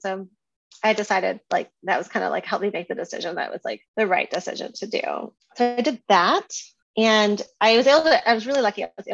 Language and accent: English; Vermont, United States; You may not be aware of Vermont. I grew up in Vermont, and so I didn't even know that like science was a career you could have.